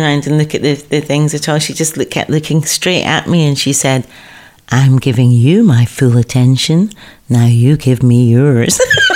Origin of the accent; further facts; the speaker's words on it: Glasgow, Scotland, United Kingdom; And obviously I'll always be connected to Glasgow because I'm Glaswegian, but it just feels a big shift.